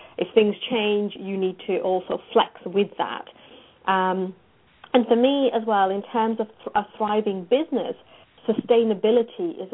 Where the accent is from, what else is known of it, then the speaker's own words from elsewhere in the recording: England, United Kingdom; I grew up in England, my background is of an Indian Muslim home.